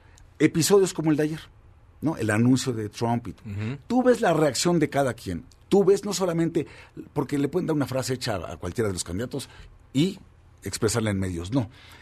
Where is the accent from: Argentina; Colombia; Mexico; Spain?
Mexico; ¿y qué es lo que nos convendría como mexicanos?